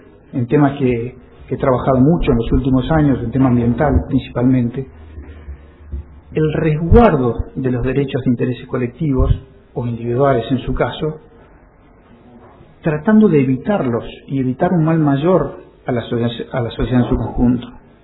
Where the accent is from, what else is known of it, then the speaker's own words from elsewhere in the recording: Comodoro Rivadavia, Chubut, Argentina; soy de Comodoro Rivadavia